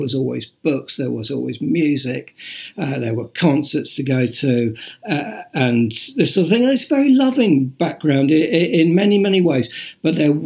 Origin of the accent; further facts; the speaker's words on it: United States; born there; I was born in the United States.